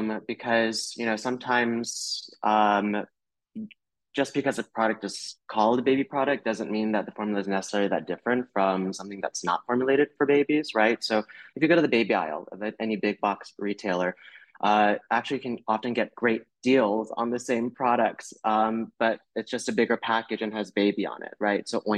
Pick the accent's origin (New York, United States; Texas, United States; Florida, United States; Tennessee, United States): Florida, United States; And, you know, I grew up in North Florida.